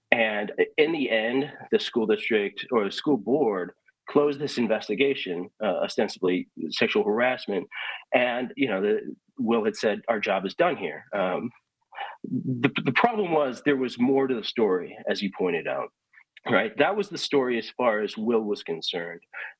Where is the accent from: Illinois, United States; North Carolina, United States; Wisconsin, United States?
Wisconsin, United States; So like you, Kristen, I grew up in Wisconsin